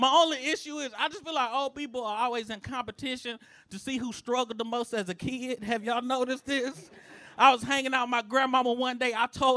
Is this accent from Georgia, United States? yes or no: yes; Atlanta, Georgia, United States; I'm from Atlanta, bro. I'm from Atlanta. It's like Nashville, but for black people, it's great.